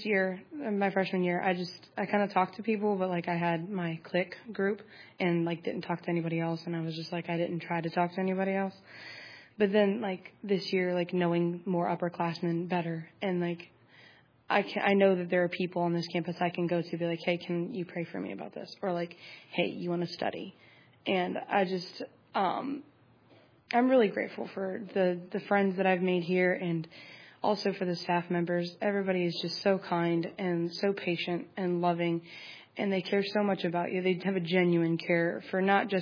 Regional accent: Charlottesville, Virginia, United States; I'm from Charlottesville, Virginia, and I am a sophomore missions major.

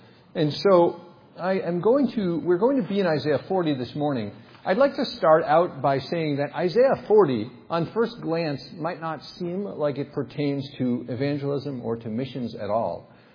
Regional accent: United States; I'm an American emergency room doctor

